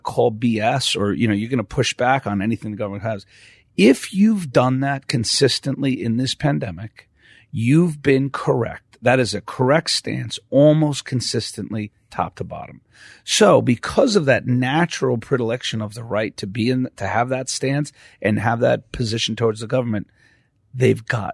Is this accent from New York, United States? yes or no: yes; New York, United States; Yeah, I'm a New Yorker.